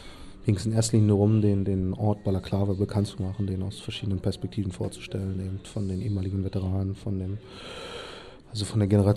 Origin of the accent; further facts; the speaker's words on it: Berlin, Germany; born there; Und zwar bin ich selber in Berlin geboren, auf der östlichen Seite der Mauer